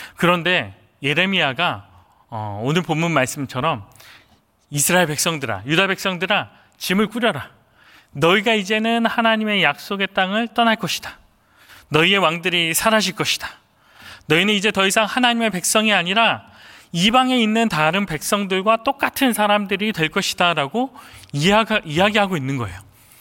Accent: Chungcheong, South Korea; 저는 개인적으로 충청도 사람인데

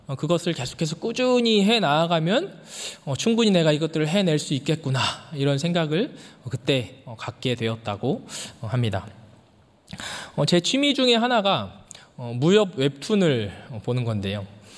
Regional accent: Daejeon, South Korea; 그래서 제가 아내에게 대전은 굉장히 조용하고 잘 정돈되어 있고

